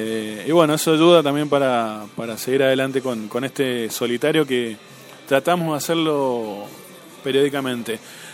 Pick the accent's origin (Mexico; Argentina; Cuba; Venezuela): Argentina; Buenos Aires; now in Mendoza, Argentina; Recuerdan que yo no soy mendocino. Bueno, soy de Buenos Aires, pero bueno, ya llevo varios años en Mendoza y me he hecho mendocino a la fuerza.